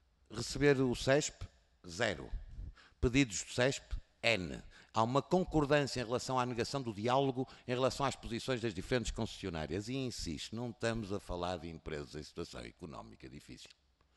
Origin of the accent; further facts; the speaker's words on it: Porto, Norte, Portugal; Como eu sou do Porto e costumamos dizer lá em cima, palavras levas o vento.